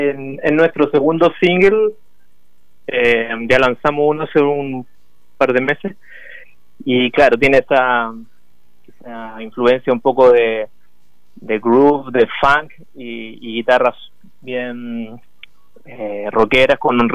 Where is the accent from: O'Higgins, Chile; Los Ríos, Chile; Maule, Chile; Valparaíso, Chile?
Valparaíso, Chile; now in Santiago, Chile; Gonzalo y yo, Gonzalo el guitarrista, somos de Valparaíso.